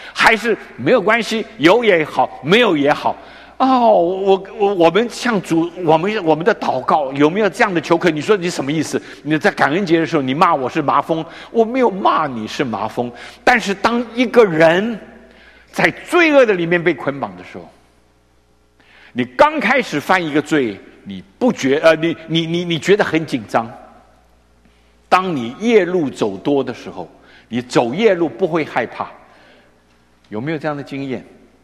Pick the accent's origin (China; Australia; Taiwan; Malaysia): China; 我们从中国来叫领导，党委书记